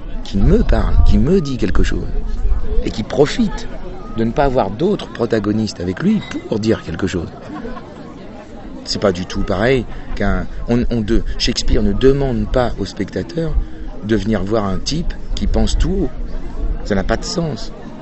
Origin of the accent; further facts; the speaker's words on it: Normandy, France; j'étais chez moi, en Normandie